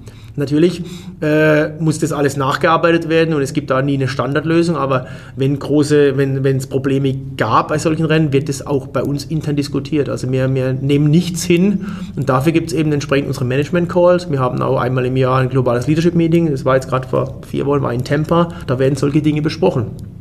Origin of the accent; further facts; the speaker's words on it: Germany; Wir sind das Schöne, was wir als Europäer oder speziell als Deutsche haben, wir leben in einer sehr geordneten Gesellschaft.